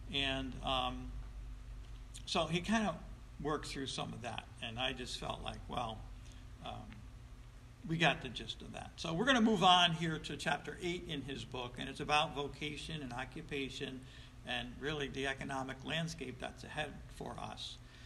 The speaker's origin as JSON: {"language": "English", "region": "Texas", "country": "United States", "tie": "born or raised there", "said": "Growing up in Texas, this one guy assumed he was going to be a man who labored primarily with his mind."}